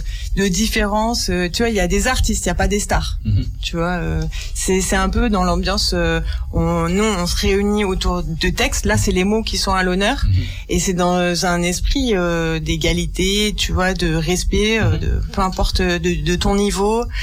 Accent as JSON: {"language": "French", "town": "Tullins", "region": "Auvergne-Rhône-Alpes", "country": "France", "said": "Et que, du coup, moi, je suis de Tulin."}